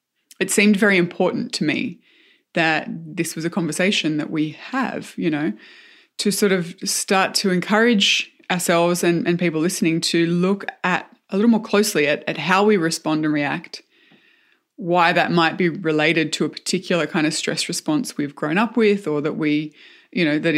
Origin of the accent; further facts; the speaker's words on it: Australia; I'm Australian.